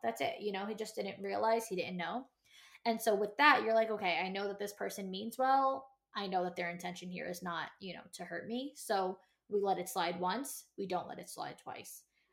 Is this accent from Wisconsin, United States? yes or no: no; New York, United States; I'm from New York. I've been to Italy.